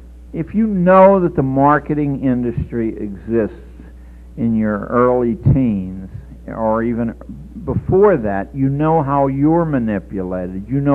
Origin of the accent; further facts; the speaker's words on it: Pittsburgh, Pennsylvania, United States; moved away as an adult